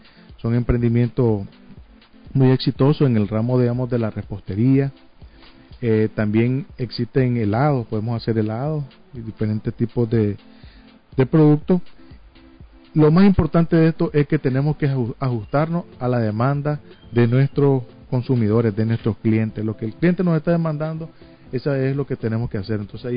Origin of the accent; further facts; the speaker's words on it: Nicaragua; esa calidad y ese carisma que nos caracteriza como nicaragüense